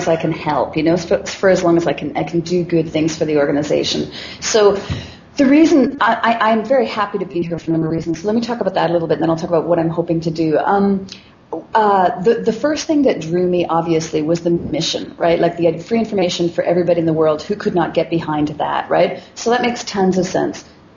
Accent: Canada; But yeah, I mean, I'm Canadian.

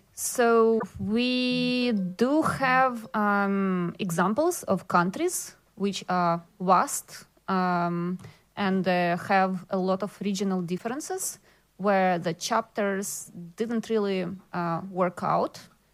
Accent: Ukraine; English is a second language; moved away as an adult; now in Israel; I am now relocated from Ukraine in Israel, and I can tell you that if a refugee can think about organizing an educational workshop or something for other Ukrainian refugees in a country very different from her own

